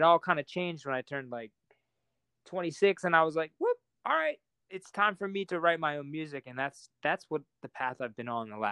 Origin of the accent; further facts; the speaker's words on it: Philadelphia, Pennsylvania, United States; also born or lived in Kennett Square; But I grew up in Philadelphia area, just outside of West Philadelphia, and then also like in Kennett Square, half hour outside of Philadelphia.